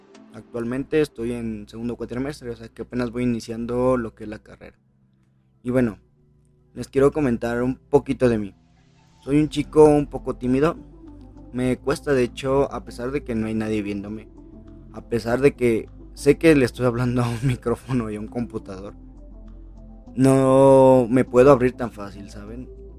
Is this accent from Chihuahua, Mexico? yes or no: no; Mexico City, Mexico; now in Aguascalientes, Mexico; Yo soy de la Ciudad de México, radico actualmente en Aguascalientes.